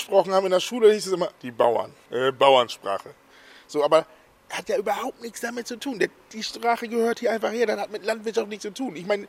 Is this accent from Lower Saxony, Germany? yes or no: yes; Marx, Lower Saxony, Germany; ich komme hier aus Ostfriesland und Marx, bin 41 Jahre alt.